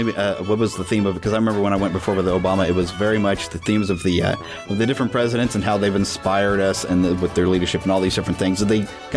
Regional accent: United States; You feel pretty good leaving there as an American. Yeah. Like, yes, I love my country.

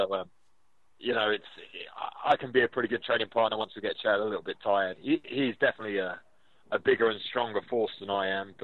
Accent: England, United Kingdom; I feel like I've been tarnished as a Brit, because I'm very proud of England and I'm very proud of the UK.

